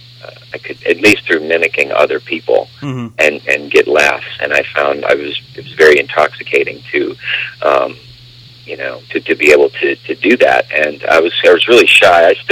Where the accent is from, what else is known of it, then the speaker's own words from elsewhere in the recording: Missouri, United States; I'm a Midwestern boy. I grew up in the St. Louis area.